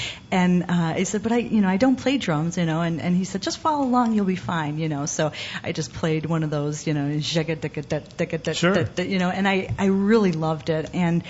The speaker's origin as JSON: {"language": "English", "town": "Berwyn", "region": "Illinois", "country": "United States", "said": "Yeah, I'm a Berwyn girl"}